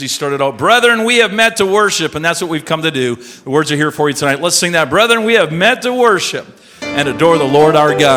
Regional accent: Simcoe, Ontario, Canada; I was born and raised here in Simcoe, Ontario. This is my hometown. This is my home church.

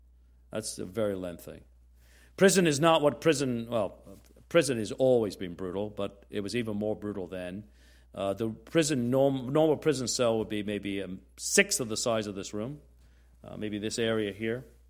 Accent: Birmingham, West Midlands, United Kingdom; My earliest memories, I grew up in Birmingham in England, is living on a row house, a series of row houses.

